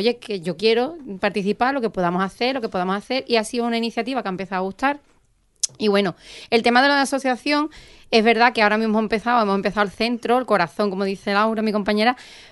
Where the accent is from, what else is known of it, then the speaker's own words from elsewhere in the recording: Cádiz, Andalusia, Spain; born there; now in El Puerto de Santa María, Spain; Yo soy gaditana de nacimiento, adoptada portuense desde el 2008, me considero portuense ya de pleno derecho.